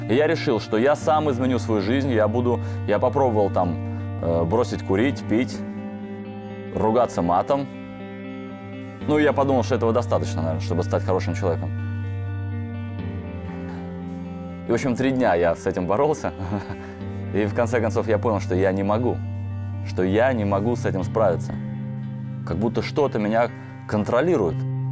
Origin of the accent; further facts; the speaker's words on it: Moscow, Russia; Я родился в Москве, жил в Москве, был обыкновенным таким парнем московским.